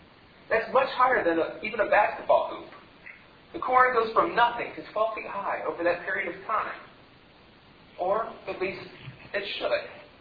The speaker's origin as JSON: {"language": "English", "region": "Ohio", "country": "United States", "tie": "born or raised there", "said": "Now, as I was growing up in Ohio on the farm, I had a lot of opportunities to watch the corn grow."}